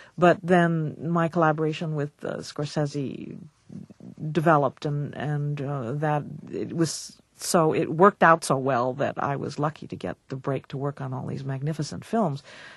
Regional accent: Aruba; also born or lived in Algeria; I was born in Algeria but evacuated from there immediately when the North African invasion took place. So we landed on the island of Aruba where there was an oil refinery, and I grew up there

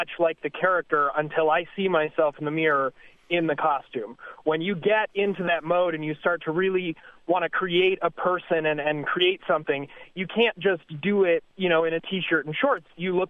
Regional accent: Cleveland, Ohio, United States; now in New York City, United States; So I live in Cleveland originally. I'm from Cleveland, but I my permanent residence right now is New York City

